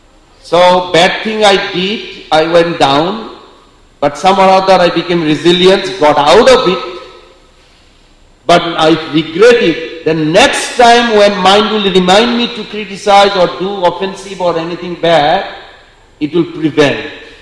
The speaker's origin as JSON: {"language": "English", "country": "India", "said": "Just because I'm Indian, maybe they don't like me."}